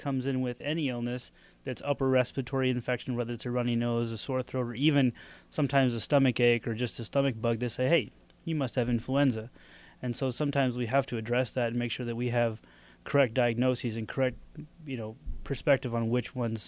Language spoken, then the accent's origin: English; Fort Dodge, Iowa, United States; Yeah, I grew up in Fort Dodge and went to undergrad over at Iowa State